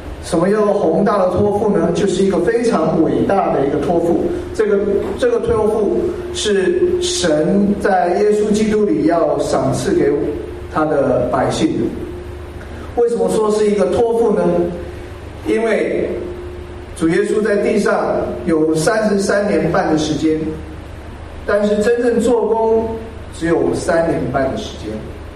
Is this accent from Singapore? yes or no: no; Taiwan; now in United States; 我从台湾过来，不过台湾住的年日已经比美国还少了。我在美国已经牧会跟居住有30年了